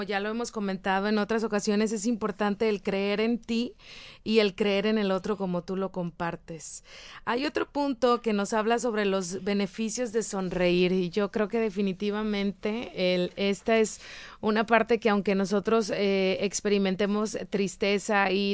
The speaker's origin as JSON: {"language": "Spanish", "region": "Tamaulipas", "country": "Mexico", "lives_now": "Monterrey, Mexico", "said": "Yo lo experimenté del tiempo que yo tengo acá en Monterrey, que ya lo había compartido, que soy de Tamaulipas."}